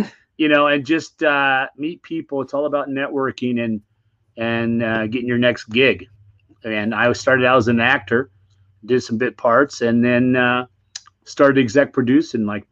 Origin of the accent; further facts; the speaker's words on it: Fairfield, Nebraska, United States; moved away as an adult; now in Los Angeles, United States; So I grew up in Nebraska. I grew up in a small town called Fairfield, Nebraska. And, you know, I came out here in 95, like a lot of people. I just packed up, got in the car and came to Hollywood after my dreams.